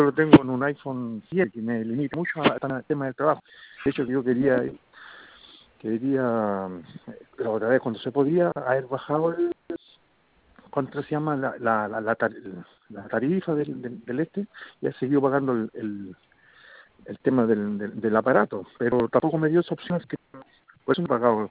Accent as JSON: {"language": "Spanish", "town": "Maipú", "region": "Santiago Metropolitan", "country": "Chile", "said": "yo soy de acá de Maipo, de Win."}